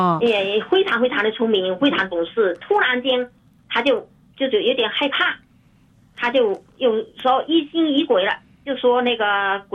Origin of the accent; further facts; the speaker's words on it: Fujian, China; 我现在回来了，我是福建人，福建。